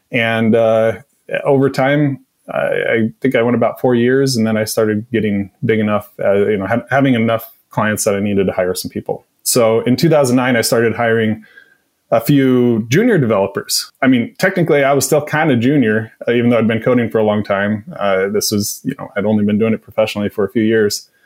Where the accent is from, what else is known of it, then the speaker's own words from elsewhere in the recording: Oregon, United States; where I grew up in Northwest coastal Oregon.